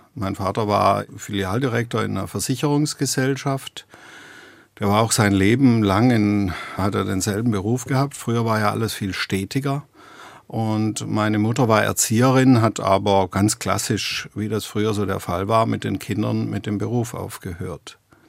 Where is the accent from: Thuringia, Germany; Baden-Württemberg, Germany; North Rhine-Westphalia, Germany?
Baden-Württemberg, Germany; Stuttgart; born there; Wenn man jetzt nach Stuttgart kommt, merkt man das schon, dass es eine Heimat ist.